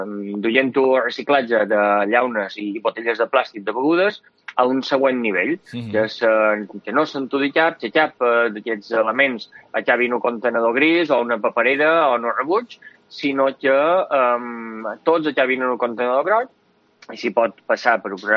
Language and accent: Catalan; Pollença, Balearic Islands, Spain; Són de Pollença.